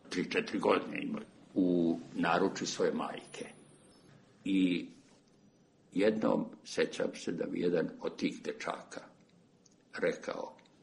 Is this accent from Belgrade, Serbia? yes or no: no; Crvenka, Vojvodina, Serbia; moved away; taj moj odlazak iz Crvenke sam ja opisao sa jaukom moje majke